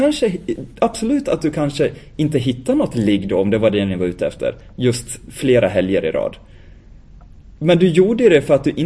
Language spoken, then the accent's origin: Swedish; Falun, Dalarna County, Sweden; Tänkte på det på söndagen när jag var hemma i Falun.